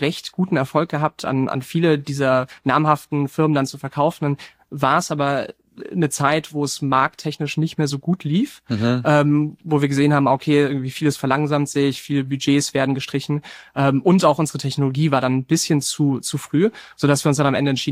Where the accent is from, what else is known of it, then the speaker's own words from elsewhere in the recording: Bavaria, Germany; ich komme aus dem Münchner Umland und da gibt es viele Hidden Champions, also viele Weltmarktführer in sehr nischigen Bereichen